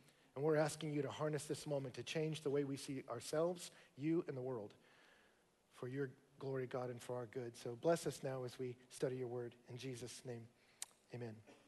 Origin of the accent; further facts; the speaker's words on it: Katy, Texas, United States; I grew up out in Katy, and you know, you don't often remember what people say to you